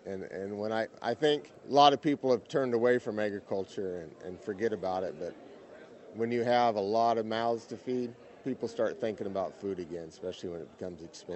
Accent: Mountain Home, Idaho, United States; I'm from Idaho, a little town called Mountain Home, which is south of Boise.

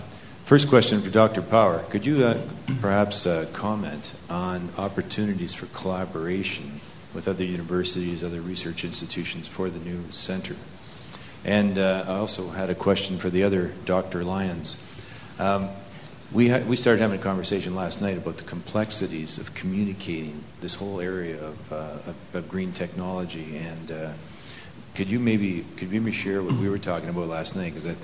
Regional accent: Canada; from Canada, and it's really a big country

